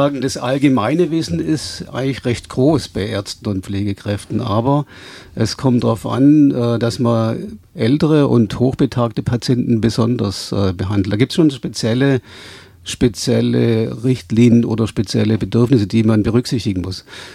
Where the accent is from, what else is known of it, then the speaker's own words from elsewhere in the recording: Reutlingen, Baden-Württemberg, Germany; im Raum Reutlingen, wo ich herkomme